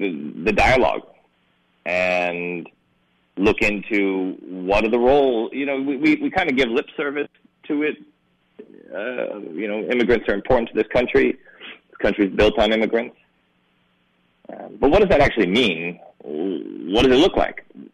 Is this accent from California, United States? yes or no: yes; California, United States; I grew up in California, so it's certainly, you know, we're surrounded by immigrants here in California